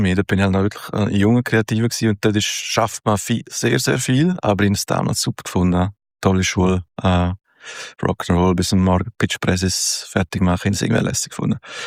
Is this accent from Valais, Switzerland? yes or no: no; Chur, Graubünden, Switzerland; also born or lived in Domleschg; aufgewachsen bin in Chur und dann später im Domleschg und dann aber relativ früh dann mal weg.